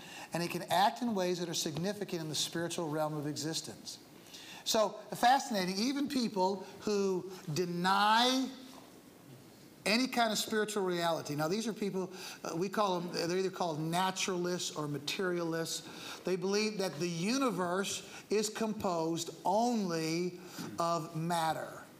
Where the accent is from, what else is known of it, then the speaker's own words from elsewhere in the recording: United States; At least from my perspective as an American